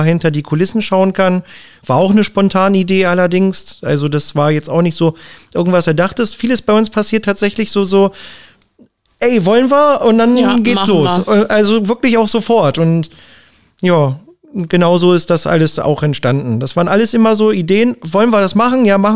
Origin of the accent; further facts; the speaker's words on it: Helmstedt, Lower Saxony, Germany; Ich bin ja gebürtiger Helmstedter